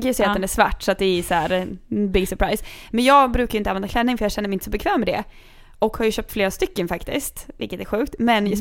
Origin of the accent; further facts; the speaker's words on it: Kungsör, Västmanland County, Sweden; jag kommer från Kungsör.